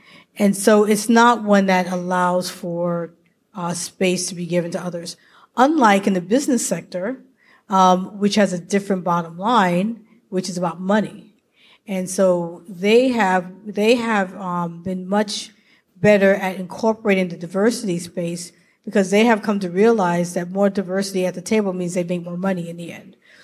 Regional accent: New York, United States; The level of what makes you important is different from, like, I'm from New York, for example.

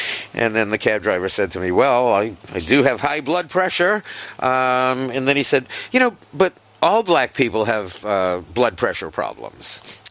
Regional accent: Washington Heights, New York, United States; And the Dominican cab driver from JFK was like my best friend when he heard that I was from Washington Heights.

